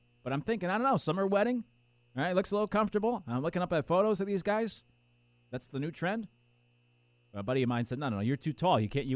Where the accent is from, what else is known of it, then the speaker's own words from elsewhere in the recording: Connecticut, United States; I mean, I grew up in Connecticut. It may not be as hot as South Carolina, but it gets just, I mean, you know, it's still 90 degrees and humid usually in Connecticut by July.